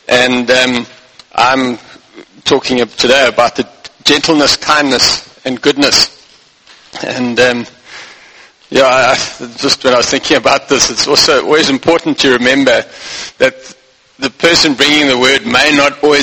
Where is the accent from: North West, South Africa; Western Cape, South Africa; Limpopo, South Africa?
Limpopo, South Africa; growing up in Zanin on a farm in Limpopo. We farmed avos and bananas, and about a third of the farm was avos and two-thirds of bananas.